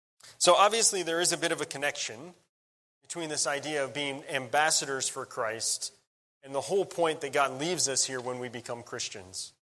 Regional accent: Cleveland, Ohio, United States; We're from Cleveland. Go Tribe.

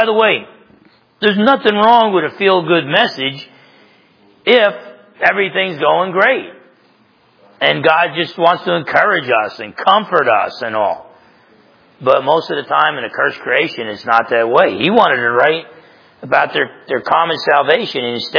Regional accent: New Jersey, United States; And I grew up in New Jersey.

